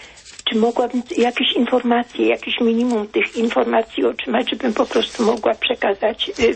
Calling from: Germany; Ja z Niemiec.

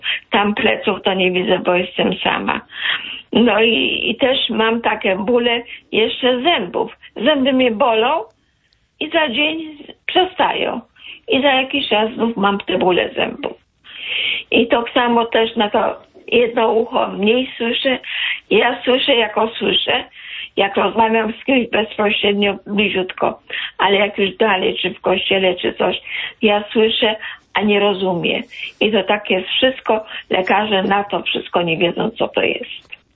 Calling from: Toruń, Kuyavian-Pomeranian Voivodeship, Poland; Ja z Torunia

